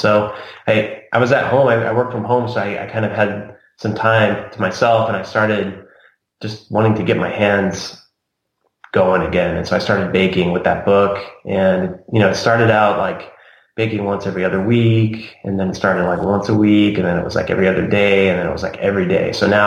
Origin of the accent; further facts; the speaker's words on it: United States; I grew up here in the States, but my family's pretty hardcore Italian